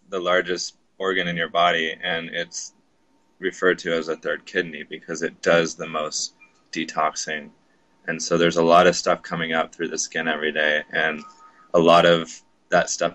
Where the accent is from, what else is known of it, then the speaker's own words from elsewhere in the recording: San Diego, California, United States; I'm a local from San Diego, raised in San Diego, Grossmont High School.